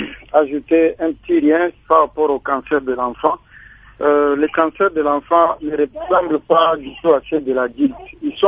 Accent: DR Congo; chez nous, en RDC

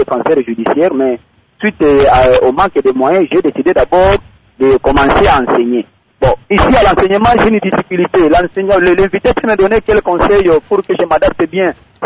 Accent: Kindu, Maniema, DR Congo; comme il y a une carence ici chez nous à Kindu des emplois

